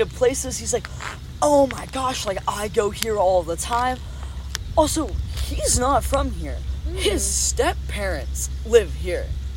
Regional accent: California, United States; I definitely get, like, an outsider's perspective being from up north and from the Bay

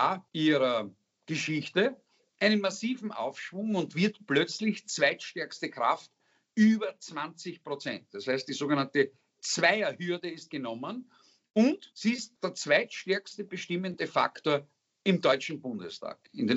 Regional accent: Styria, Austria; in meinem Heimatbundesland Steiermark

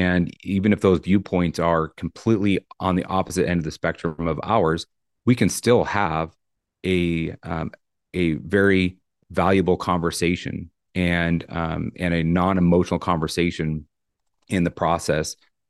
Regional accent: Idaho Falls, Idaho, United States; But I grew up in Eastern Idaho in Idaho Falls, graduated from high school there, went through the police academy in 2001

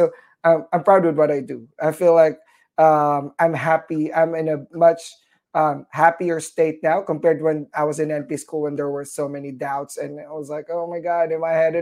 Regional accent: McAllen, Texas, United States; I think every semester I have to drive up to Fort Worth or fly because I was from McAllen. That's 800 miles.

